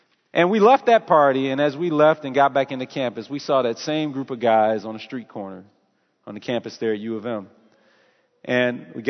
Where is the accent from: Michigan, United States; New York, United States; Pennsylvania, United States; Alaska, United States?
Michigan, United States; Detroit; Now, I don't like it when people talk about my hometown, Detroit